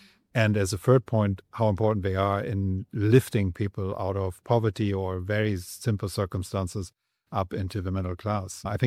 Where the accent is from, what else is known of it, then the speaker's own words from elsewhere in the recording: Germany; moved away; I'm originally from Germany, so obviously there is a connection.